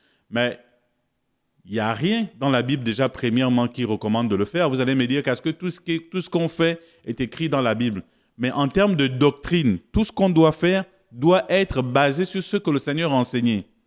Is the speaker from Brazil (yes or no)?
no; Gabon; chez nous au Gabon, on prend la femme